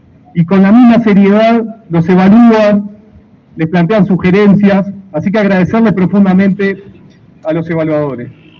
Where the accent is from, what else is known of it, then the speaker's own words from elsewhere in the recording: Uruguay; somos uruguayos de distintas partes del país